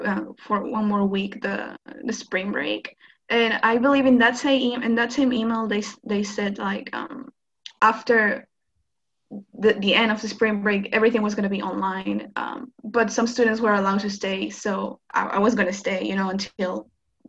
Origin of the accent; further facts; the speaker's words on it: Lima, Peru; English is a second language; I'm originally from Lima, Peru.